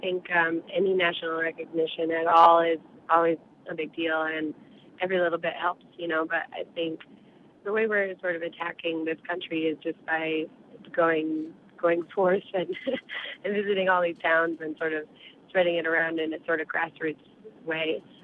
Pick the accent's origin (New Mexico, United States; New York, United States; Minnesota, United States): New York, United States; So growing up in the Catskills was just a good setting for sort of a rich background